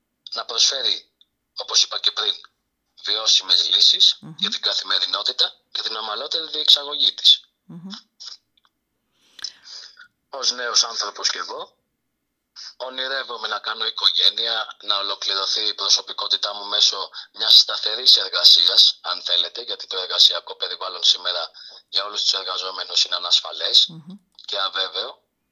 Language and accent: Greek; Krikelo, Central Greece, Greece; την τελευταία διετία ως πρόεδρος πολιτιστικού συλλόγου στο χωριό μου, στο Κρίκελο.